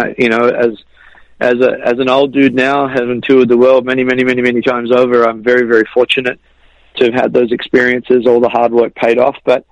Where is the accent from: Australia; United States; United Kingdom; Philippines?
Australia; I grew up in Australia